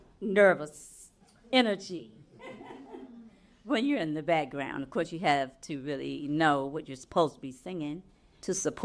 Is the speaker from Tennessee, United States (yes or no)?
yes; Memphis, Tennessee, United States; I was born here on Beale Street. Yes.